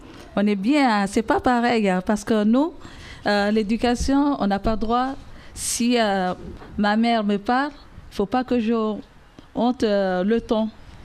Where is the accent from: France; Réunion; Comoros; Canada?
Comoros; Les deux mentalités ici, comme je suis comorienne.